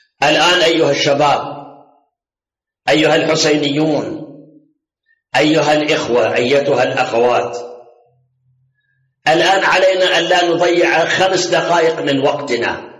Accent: Iraq; عندنا في العراق بعثيين

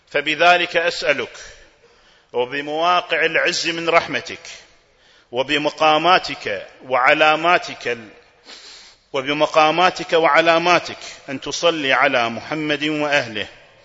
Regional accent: Kuwait; ما هي مسؤوليتنا نحن ككويتيين؟

